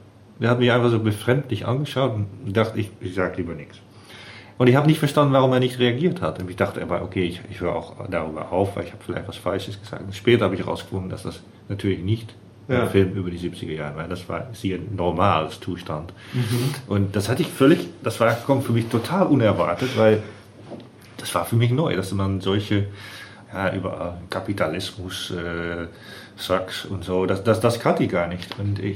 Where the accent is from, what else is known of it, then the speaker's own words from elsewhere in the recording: Netherlands; German is a second language; now in Bielefeld, Germany; ich komme aus dem Nicht-Karneval-Teil von Holland.